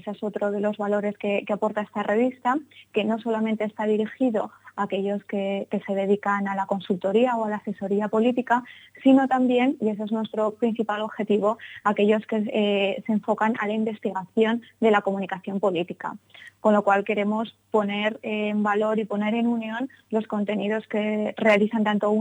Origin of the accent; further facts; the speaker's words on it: Zaragoza, Aragon, Spain; yo soy periodista, soy de Zaragoza y vivo en Zaragoza